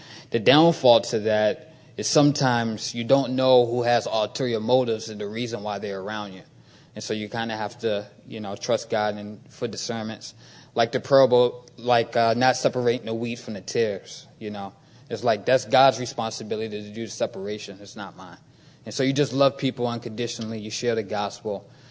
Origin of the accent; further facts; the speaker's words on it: United States; And because we're from the States, sometimes, you know, they do esteem, you know, what you think